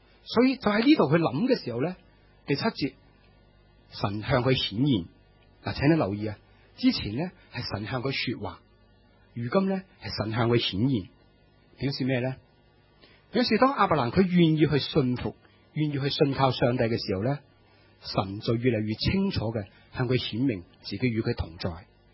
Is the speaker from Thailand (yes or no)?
no; China; 其实我们中国人有时你都会看到有这些类似的风俗的